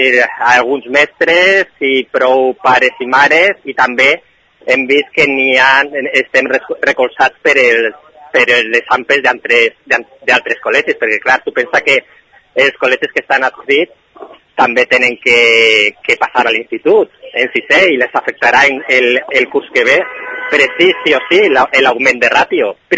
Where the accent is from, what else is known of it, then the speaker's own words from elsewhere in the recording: Gandia, Valencian Community, Spain; Som ciutadans de Gandia